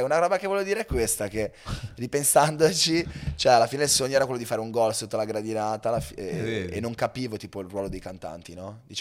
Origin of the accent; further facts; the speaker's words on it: Genoa, Liguria, Italy; e poi da genovesi, sai, come che orgogliosi